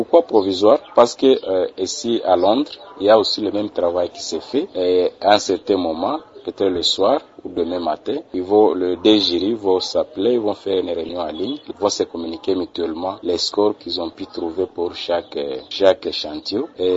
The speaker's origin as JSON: {"language": "French", "country": "DR Congo", "said": "nous en tant que Congolais."}